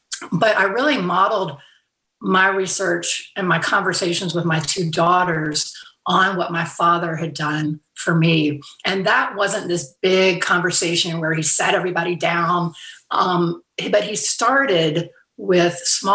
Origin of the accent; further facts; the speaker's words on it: Fairhope, Alabama, United States; I can speak for myself that I haven't been to my hometown in Fairhope, Alabama in 2 years because of the pandemic. But this year I am going back home.